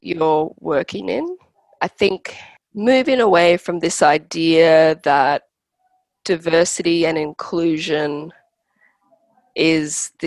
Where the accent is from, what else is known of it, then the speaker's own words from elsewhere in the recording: Western Cape, South Africa; Growing up in the Cape, you know, death, in particular, death by suicide is considered normal.